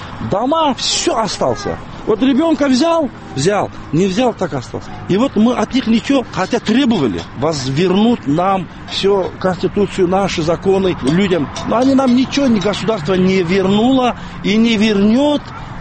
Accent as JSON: {"language": "Russian", "region": "Crimea", "country": "Ukraine", "said": "А мы крымские татары, мы живем здесь, нам это не нужно."}